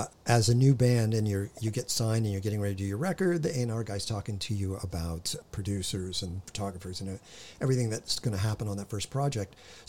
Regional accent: Hawthorne, California, United States; born there; I was born in Hawthorne. I'd still call that L.A.

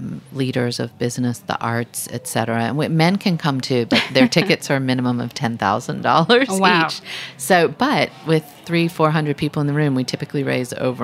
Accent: Charlotte, North Carolina, United States; moved away as an adult; now in New York, United States; In Charlotte. My parents are from Brooklyn, but I lived in North Carolina from the time I was 4 until 21. I graduated college, sold my car, and moved to New York with $500 in my pocket.

